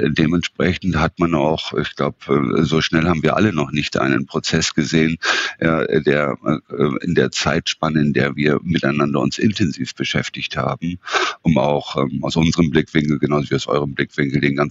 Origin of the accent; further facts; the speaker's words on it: Northern Germany, Germany; und ich als Norddeutscher habe da schon teilweise meine Schwierigkeiten zu folgen.